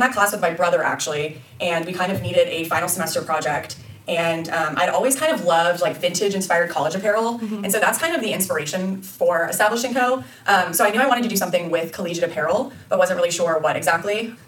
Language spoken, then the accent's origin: English; Austin, Texas, United States; Yeah, so I grew up in Austin, Texas. I'm currently living there now, so I've been there pretty much my entire life.